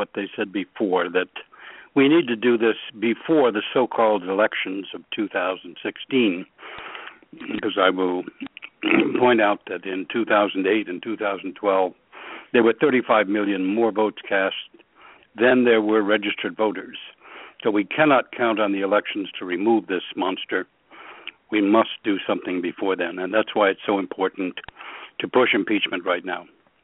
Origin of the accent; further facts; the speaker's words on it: Carlsbad, California, United States; from Carlsbad, California.